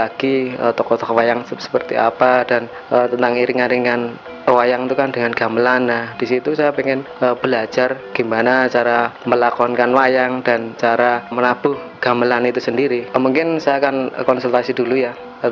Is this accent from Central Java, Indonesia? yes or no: yes; Surakarta, Central Java, Indonesia; Saya dari Solo, Mas.